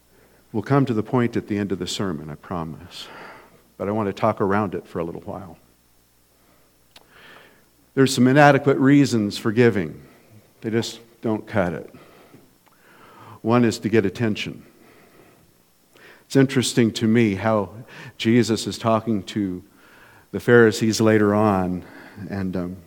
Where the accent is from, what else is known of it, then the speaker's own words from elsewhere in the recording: Grand Junction, Colorado, United States; When I was a kid growing up in Grand Junction, and my dad was a pastor